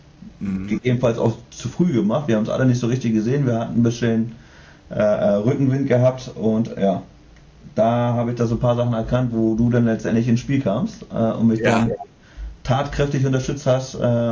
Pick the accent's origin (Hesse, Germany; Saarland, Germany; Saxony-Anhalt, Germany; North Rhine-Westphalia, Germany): Saxony-Anhalt, Germany; born there; now in Quickborn, Germany; Etwas nördlicher von Hamburg, Quickborn. Bin geboren in Sachsen-Anhalt.